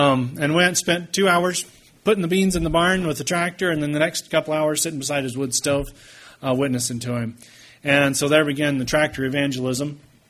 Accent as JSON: {"language": "English", "region": "Texas", "country": "United States", "tie": "born or raised there", "said": "A lot different from where I grew up in West Texas."}